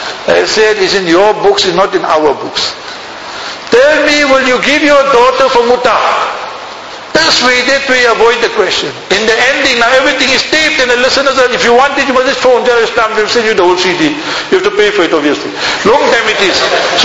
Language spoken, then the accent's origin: English; South Africa; So that person there, I told him I'm from Junubi Africa, South Africa, he speaks a bit Arabic, English.